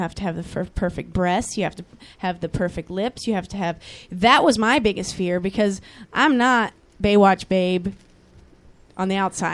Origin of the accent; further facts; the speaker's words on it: Norwalk, Iowa, United States; Correct. And... Little town, Norwalk. Yay, Norwalk. Little town in Iowa.